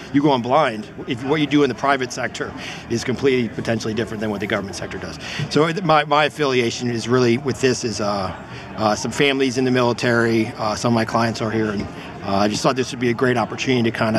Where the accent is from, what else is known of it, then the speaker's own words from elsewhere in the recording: Melbourne Beach, Florida, United States; I'm a fellow Space Coaster. I grew up in Melbourne Beach.